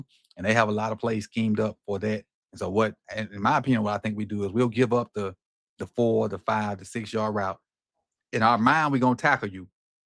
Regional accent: Natchez, Mississippi, United States; My hometown is 60 miles south of Vicksburg on the same highway.

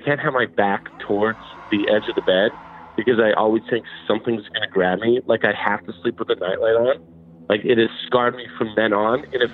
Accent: Las Vegas, Nevada, United States; I'm from Vegas.

